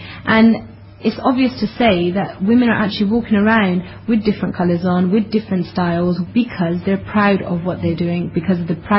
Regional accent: United Kingdom; all my life I've thought to myself, I'm British, but what is British?

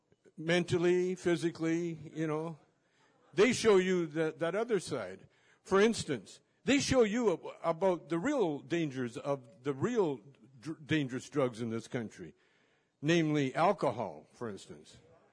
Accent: Canada; now in United States; I'm a Canadian. I'm from Canada. And so I'm down here, and, you know, I've been down here for years

